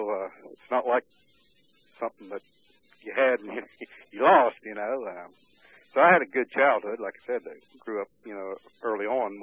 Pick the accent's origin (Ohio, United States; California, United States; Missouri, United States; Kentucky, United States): Ohio, United States; born there; Okay, I was born in Noble County, Ohio, August 16, 1950. I was the youngest of 11 children.